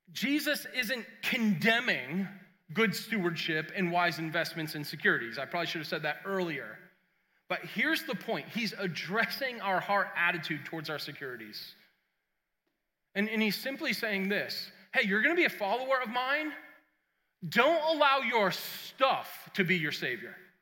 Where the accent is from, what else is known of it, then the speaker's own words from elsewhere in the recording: New England, United States; I grew up in New England, man. We grew up like lots of snow.